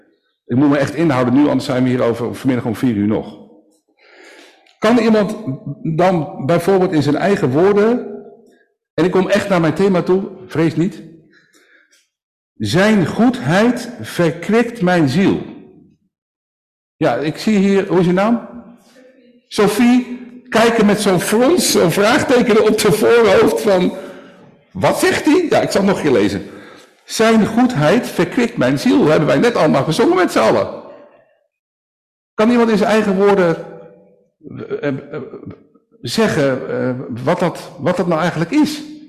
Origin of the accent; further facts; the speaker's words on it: South Holland, Netherlands; born there; net als in Dordrecht, vlakbij waar ik geboren ben